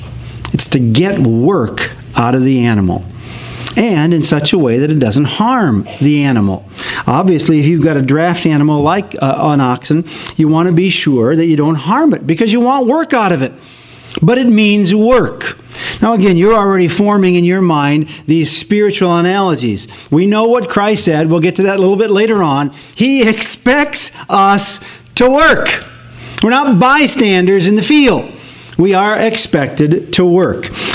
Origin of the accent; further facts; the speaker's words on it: Wisconsin, United States; Now, where I grew up in Wisconsin, we had the Wolf River that ran about a mile from our house.